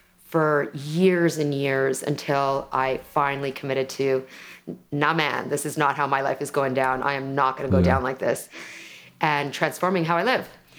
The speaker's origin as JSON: {"language": "English", "country": "Canada", "said": "my parents immigrated from India to Canada. I'm Canadian. You're going to hear the Canadianisms in me. Like I'm literally sitting in Toronto, staring at the CN Tower."}